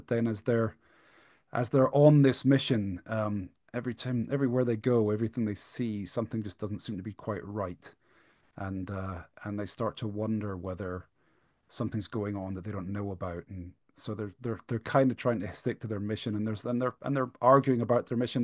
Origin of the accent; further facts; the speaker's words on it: Edinburgh, Scotland, United Kingdom; it's in a sort of pseudo medieval D&D style kingdom based on Edinburgh, my hometown.